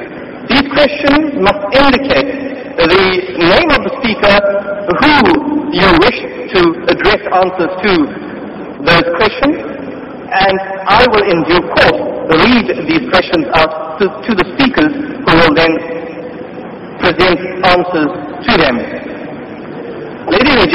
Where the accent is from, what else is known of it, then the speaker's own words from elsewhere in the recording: South Africa; I'm a lawyer from South Africa